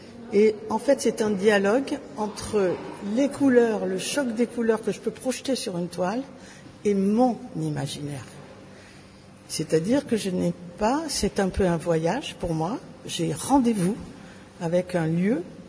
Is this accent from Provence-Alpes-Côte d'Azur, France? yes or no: yes; Provence-Alpes-Côte d'Azur, France; je pense que ça vient peut-être de mes origines, parce que j'ai passé toute mon enfance sur la Côte d'Azur.